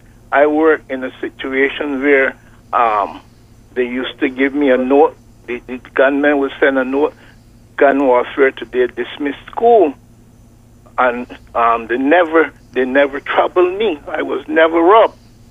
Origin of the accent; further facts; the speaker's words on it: Barbados; when I was growing up in Barbados.